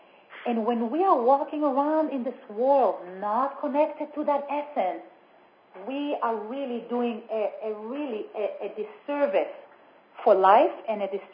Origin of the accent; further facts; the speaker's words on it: Israel; When I lived, I grew up in Israel, and I in a really very power-dominated, fear-based society. It's a country that's war-ridden.